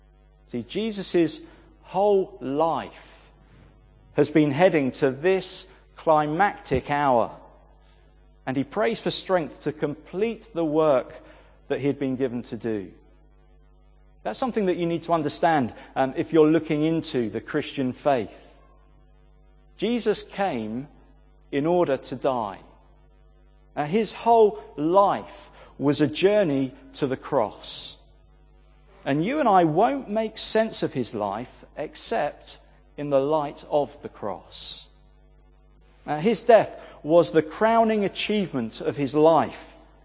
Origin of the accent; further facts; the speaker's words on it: Dover, South East England, United Kingdom; Growing up in Dover, I've always loved seeing Dover Castle lit up at night.